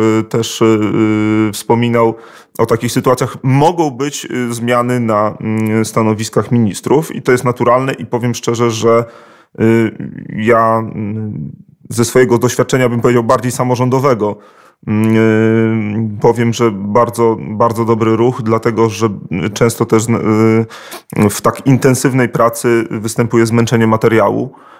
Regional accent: Biała Podlaska, Lublin Voivodeship, Poland; Na przykład moje rodzinne miasto Biała Podlaska otrzymało ponad 10 milionów złotych.

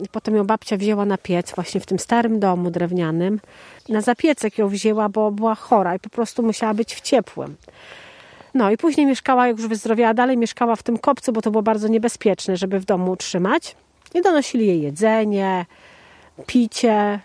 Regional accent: Lublin, Lublin Voivodeship, Poland; born there; Ja się urodziłam w Lublinie, natomiast jako małe dziecko mnie strasznie to miejsce zawsze, tak powiem, kręciło.

